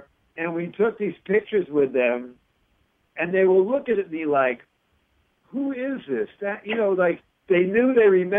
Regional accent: Brooklyn, New York, United States; they're from Queens, I'm from Brooklyn.

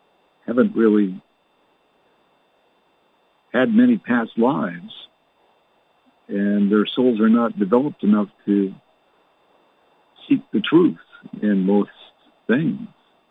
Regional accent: Canada; born there; And I was born in Canada.

